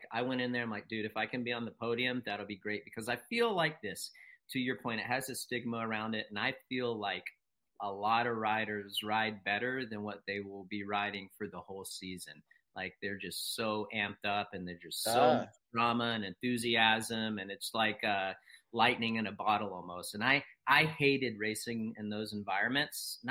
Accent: East Coast, United States; I'm all for it because I'm from the East Coast RV.

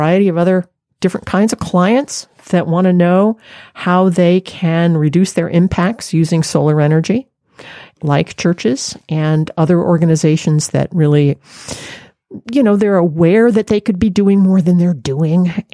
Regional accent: Maine, United States; particularly in my home state of Maine, where I was working at the time

